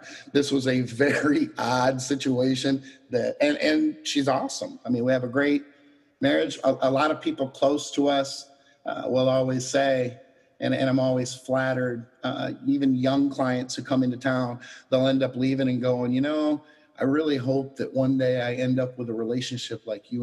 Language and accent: English; Battle Creek, Michigan, United States; now in Fort Lauderdale, United States; We're in Fort Lauderdale now, but we're both originally from Michigan. Southwest Michigan. I grew up in Battle Creek, cereal capital of the world.